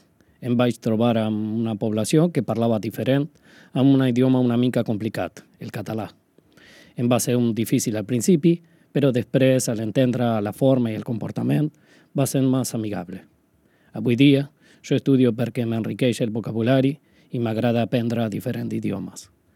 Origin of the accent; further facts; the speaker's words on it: Buenos Aires, Argentina; Catalan is a second language; now in Spain; sóc de Buenos Aires, Argentina.